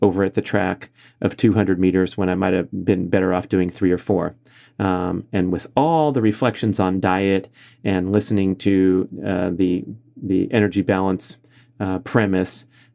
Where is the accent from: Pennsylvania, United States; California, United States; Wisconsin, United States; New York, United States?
California, United States; Los Angeles; to my hometown of Los Angeles in 2028.